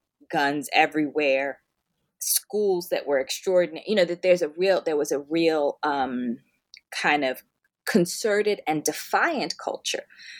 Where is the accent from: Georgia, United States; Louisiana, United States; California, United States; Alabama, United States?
Alabama, United States; Birmingham; born there; So I was born in Birmingham, Alabama. My mother was too, and most of her siblings.